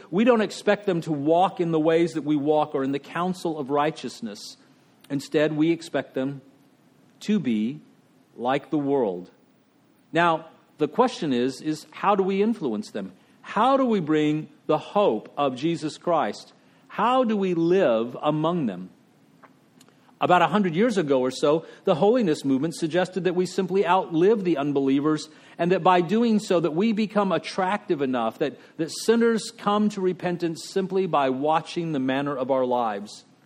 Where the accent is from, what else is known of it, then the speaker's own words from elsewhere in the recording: Texas, United States; I remember growing up in Texas when we had blue laws and you couldn't sell certain things on Sunday